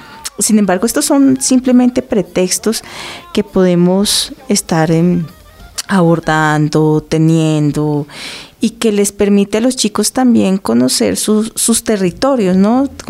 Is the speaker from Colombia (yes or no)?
yes; Colombia; la idea de lo que nos constituye como colombianos.